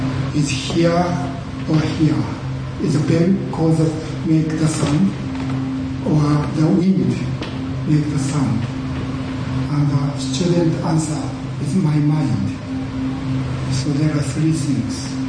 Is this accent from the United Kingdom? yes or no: no; Japan; first language Japanese; English is a second language; I was born in Japan and educated in Japan, so I think using Japanese language.